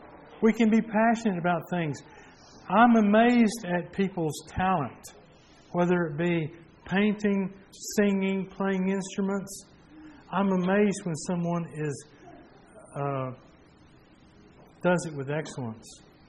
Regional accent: United States; an article or two in the paper over there about this American playing American football over there and helping the team.

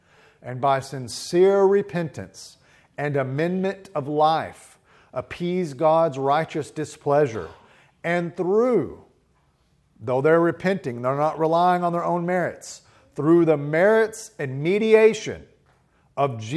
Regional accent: United States; born there; I rejoice in the fact that I was born in America and celebrate great freedom

